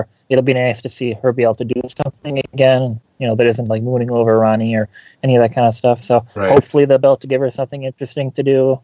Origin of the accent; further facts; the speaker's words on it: Wisconsin, United States; I mean, I'm from Wisconsin.